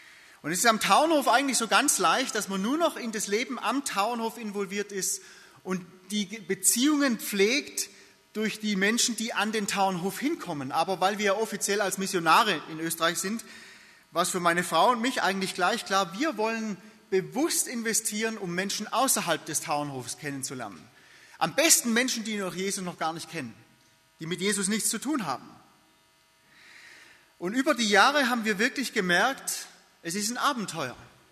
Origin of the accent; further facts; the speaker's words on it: Baden-Württemberg, Germany; Und wir waren dann auch in Hohenlohe, in meiner Heimat.